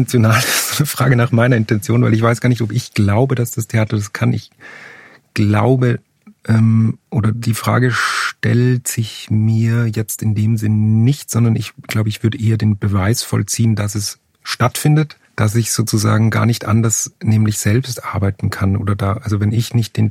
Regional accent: Upper Austria, Austria; Ich meine, ich komme aus Oberösterreich, das ist jetzt nicht die... ich hatte wahnsinnig viele Probleme mit der deutschen Sprache, weil das ist für mich so künstlich wie Englisch. Ich bin mit einem Dialekt aufgewachsen

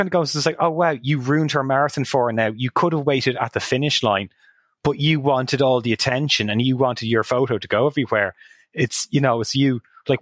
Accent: Hamilton, Ontario, Canada; I'll say, oh, Hamilton, Ontario.

